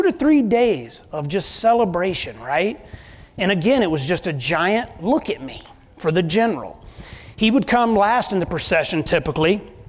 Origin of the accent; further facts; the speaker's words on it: the South, United States; I'm from the South, right?